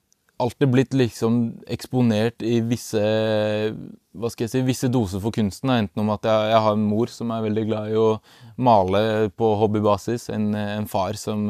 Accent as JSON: {"language": "Norwegian", "town": "Drammen", "region": "Buskerud", "country": "Norway", "said": "Nei, jeg er fra Drammen."}